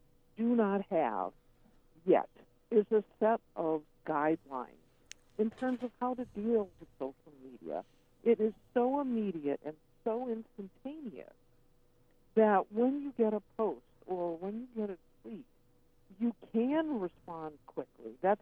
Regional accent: Boston, Massachusetts, United States; Well, I am a person who was very lucky. I'm an Easterner. And I grew up in Boston, and I had a grandmother and a pair of parents who were superb listeners

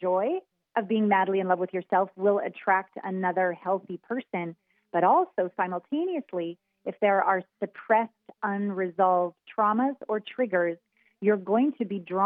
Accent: Canada; I'm Canadian.

